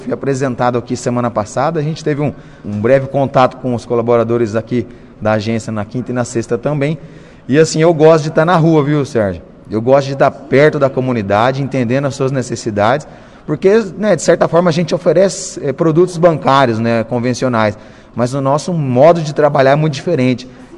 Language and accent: Portuguese; Açaí, Paraná, Brazil; eu sou natural de Açaí, Sérgio, mas comecei em São Sebastião da Moreira, tenho uma parte da minha família lá também, aqui no norte do Paraná.